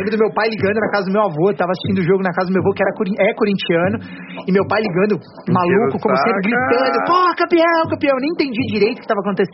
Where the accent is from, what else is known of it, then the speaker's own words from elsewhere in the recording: São Paulo, Brazil; Eu morei... Na verdade, eu nasci no Jardim Paulista. Meus pais moravam